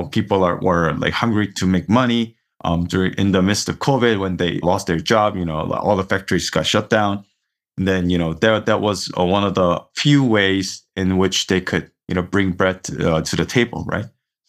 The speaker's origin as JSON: {"language": "English", "region": "Seoul", "country": "South Korea", "tie": "born or raised there", "moved": "as an adult", "said": "I was born and raised in Seoul, South Korea. I've spent about almost like 20 years of my life here."}